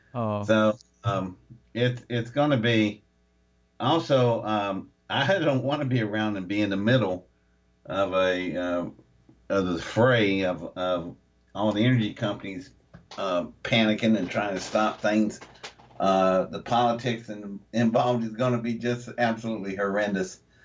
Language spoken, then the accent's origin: English; West Virginia, United States; I'm from West Virginia.